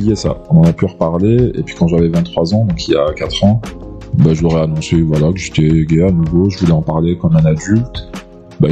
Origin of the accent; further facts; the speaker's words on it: Algeria; Comme je dis, moi je suis algérien